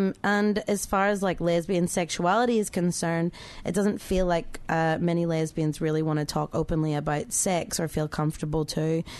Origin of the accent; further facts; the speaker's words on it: Ireland; even growing up in Ireland